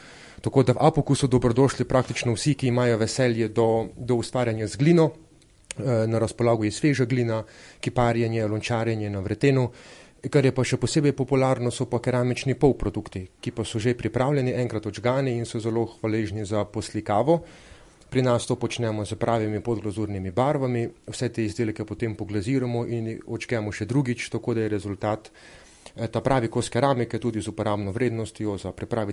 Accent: Mura, Slovenia; Po rodu nekako prihajamo iz Prekmurja

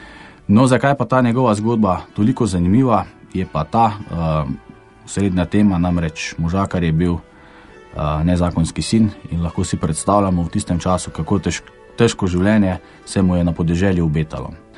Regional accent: Solčava, Savinja, Slovenia; konkretno prihajam iz Solčavskega

